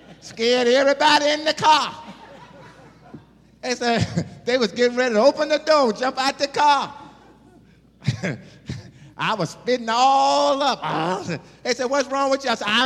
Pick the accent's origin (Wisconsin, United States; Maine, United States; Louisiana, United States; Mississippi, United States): Mississippi, United States; moved away; Even when I left Mississippi, I didn't want nobody to know that I was from Mississippi when I made it to Texas.